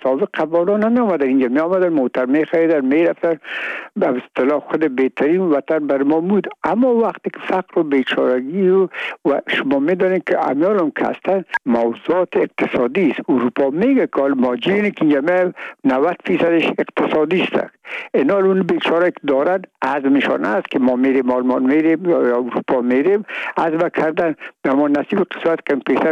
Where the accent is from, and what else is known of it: Afghanistan